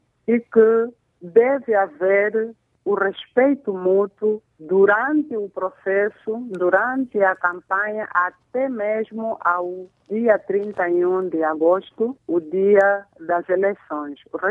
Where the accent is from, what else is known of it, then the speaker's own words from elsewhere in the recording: Angola; há um objetivo comum que nos une como angolanos